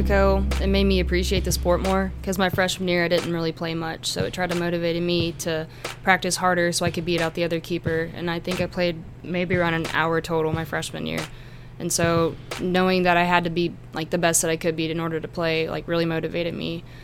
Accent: Gonzales, Texas, United States; also born or lived in College Station; Well, I grew up in Gonzales, Texas, and we have a lot of land out there

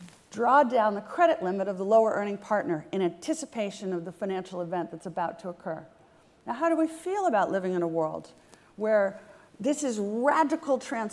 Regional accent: California, United States; I grew up surfing in California

